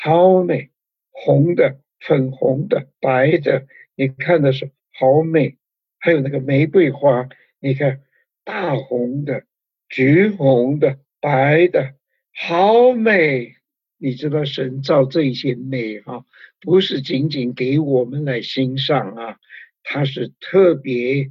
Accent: China; 特别我们中国人，啊，我们稍微念过一点，孔孟之道的，念过一点古书的

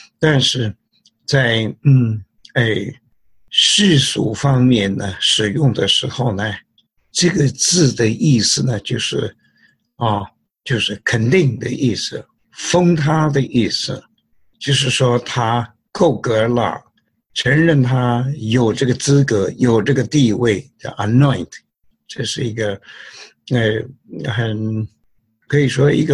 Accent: China; 好像 我们中国人呢，在古代呀，哈，那个皇帝他要封什么人

